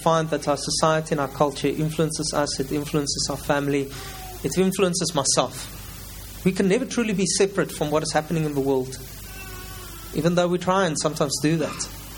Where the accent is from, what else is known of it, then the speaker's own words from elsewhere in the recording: Cape Town, Western Cape, South Africa; I'm from Cape Town, sunny Cape Town.